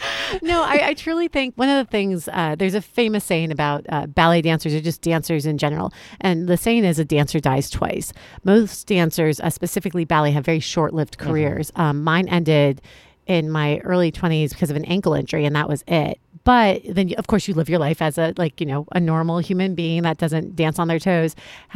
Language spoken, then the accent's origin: English; Miami, Florida, United States; I grew up in Miami